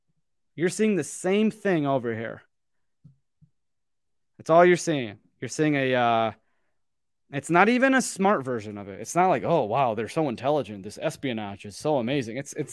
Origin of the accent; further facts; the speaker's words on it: Michigan, United States; Because Michigan, in my opinion, my home state, is red.